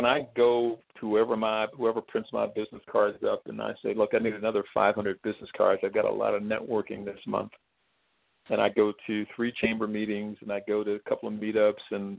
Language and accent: English; New Jersey, United States; I'm from New Jersey.